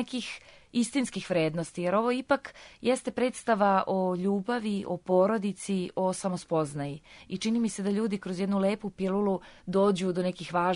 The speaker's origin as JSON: {"language": "Serbian", "country": "Serbia", "said": "On je kao glavni producent uspeo da dovede Mama Miju ne samo kod nas u Srbiju"}